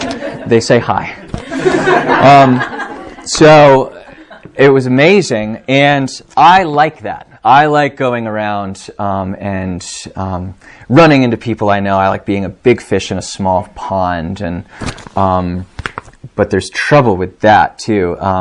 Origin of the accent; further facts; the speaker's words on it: Charlottesville, Virginia, United States; I come from Charlottesville is probably 40,000 people. It's tiny.